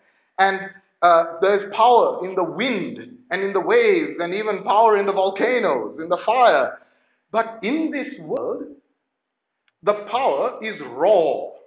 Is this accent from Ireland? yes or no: no; Sri Lanka; you know I was born in Sri Lanka and that I grew up in Sri Lanka. I don't know how many of you know that we did a 3-year stint in Hawaii, my parents and I.